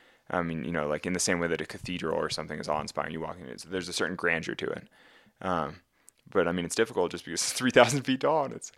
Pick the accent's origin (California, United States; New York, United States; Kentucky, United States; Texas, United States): California, United States; So growing up in California, there's a whole history and culture of free soloing.